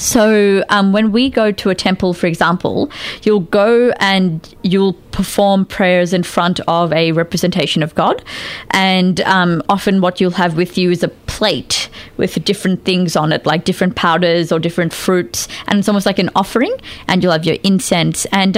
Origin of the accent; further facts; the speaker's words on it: Australia; born there; So I was born in Australia but did a lot of different Indian classical dancing, South Indian.